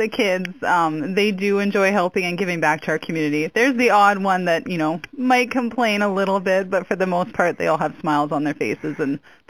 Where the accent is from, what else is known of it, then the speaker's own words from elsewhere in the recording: British Columbia, Canada; my hometown in BC does something similar.